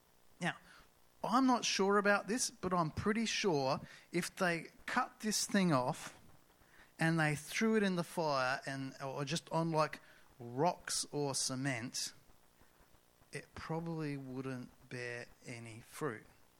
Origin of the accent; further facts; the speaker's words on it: Murray Bridge, South Australia, Australia; I'm from Murray Bridge. Who's been to Murray Bridge?